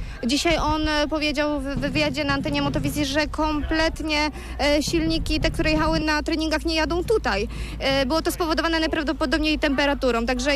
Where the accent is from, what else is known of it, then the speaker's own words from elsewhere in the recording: Poznań, Greater Poland Voivodeship, Poland; nie ukrywam, że jestem poznanianką